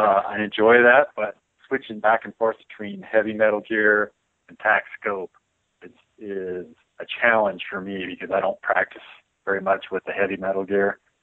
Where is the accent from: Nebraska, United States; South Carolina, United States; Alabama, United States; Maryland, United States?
Nebraska, United States; I grew up in South Central Nebraska. My family had a sand and gravel operation, so I grew around in a rural area